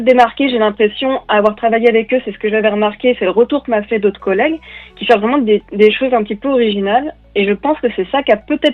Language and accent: French; Auvergne-Rhône-Alpes, France; je suis pas bretonne en fait, je suis savoyarde du parc des Vosges, mais je suis partie en Bretagne en fait.